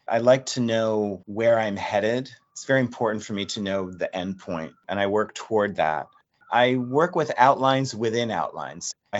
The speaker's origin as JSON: {"language": "English", "town": "Reading", "region": "Pennsylvania", "country": "United States", "tie": "born or raised there", "lives_now": "New York, United States", "said": "born in my hometown of Reading, PA, and went to art school initially in Kutztown, PA, and then came to New York"}